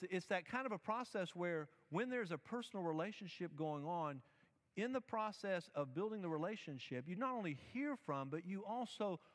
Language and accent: English; the South, United States; I remember growing up in the South when we would come back through. I didn't grow up in the South the whole time, but my grandparents were here